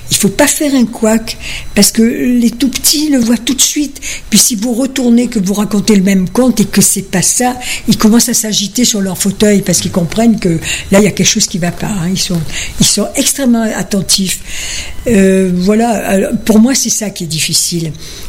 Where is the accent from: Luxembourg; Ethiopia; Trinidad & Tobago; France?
France; Corsica; Chez nous en Corse, quand on veut aller chez quelqu'un d'important, on lui fait honneur en s'habillant.